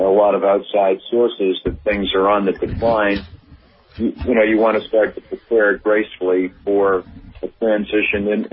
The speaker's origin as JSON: {"language": "English", "region": "Hawaii", "country": "United States", "tie": "born or raised there", "said": "And the guy from my home state of Hawaii, Dan Akaka, a wonderful guy"}